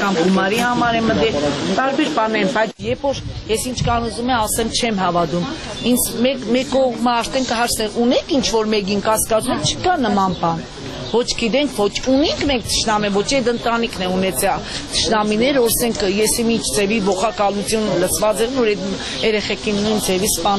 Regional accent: Gyumri, Shirak, Armenia; Գյումրիի բնակիչ եմ, իծանե գյումրեցի եմ ես

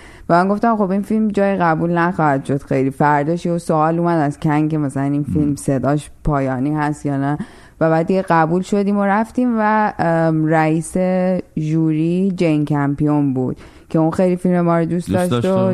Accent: Iran; also born or lived in Chicago

